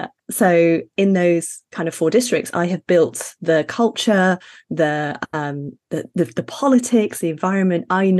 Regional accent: Sheffield, Yorkshire and the Humber, United Kingdom; also born or lived in Middle East; So I'm Ghanaian, Sydneyese and British, but I was raised in the Middle East and Sheffield in the UK.

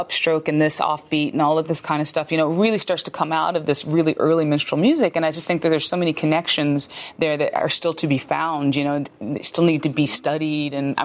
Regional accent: North Carolina, United States; I mean, I'm from North Carolina, and we did not learn this in school.

